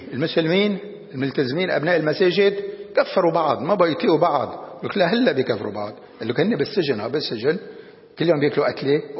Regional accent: Lebanon; عندنا بلبنان، أو خلي لبنان اللي بنحكي عنه شوي

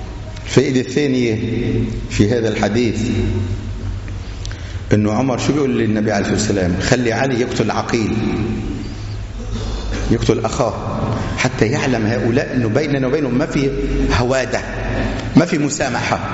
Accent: Tripoli, North Governorate, Lebanon; اللي عم يجري في بلدنا طرابلس

